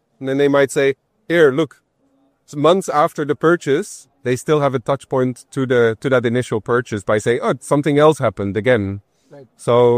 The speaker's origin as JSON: {"language": "English", "country": "Netherlands", "said": "So I'm from the Netherlands."}